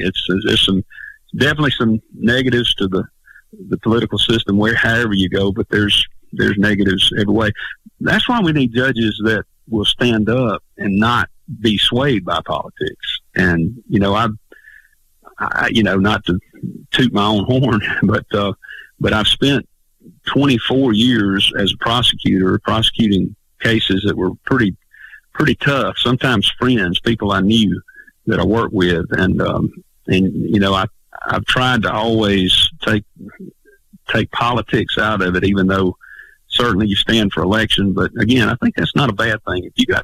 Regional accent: Gordo, Alabama, United States; I grew up on a farm. I still live on the same dirt road that I grew up on here in Pickens County. But I said I'm from Gordo

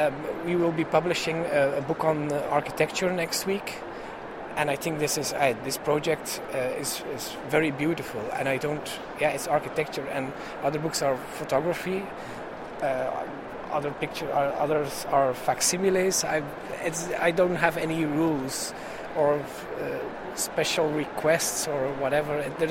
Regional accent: Ghent, Flanders, Belgium; We are from Ghent, Belgium.

